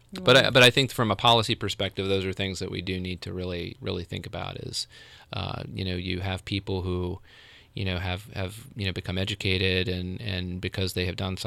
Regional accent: Portsmouth, Ohio, United States; I grew up in Southern Ohio, so I'm sensitive to this

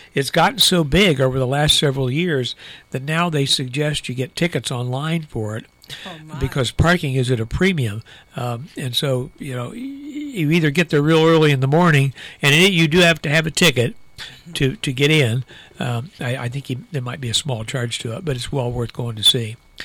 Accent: Logan, Ohio, United States; also born or lived in Scioto County; Now, I grew up in Logan. My family came from Scioto County. We moved to Logan when I was about 10 years old. And I grew up there, went to school there, went to high school there.

